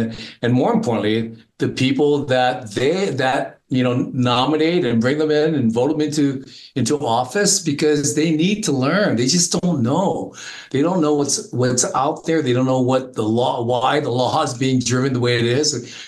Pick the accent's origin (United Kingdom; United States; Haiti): United States; I'm American, true blue, running through my red, white, and blue veins